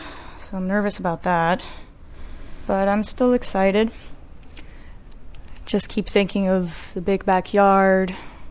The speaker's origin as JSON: {"language": "English", "town": "Miami", "region": "Florida", "country": "United States", "tie": "born or raised there", "said": "as I grew up here in Miami and we sort of moved around a lot, family was renting, and I think that that actually made me want to anchor myself to one place."}